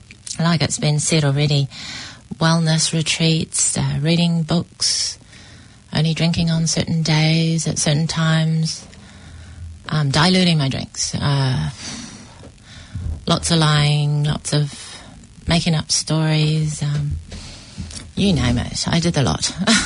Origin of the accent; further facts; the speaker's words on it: New Zealand; born there; I was born in New Zealand, Catholic background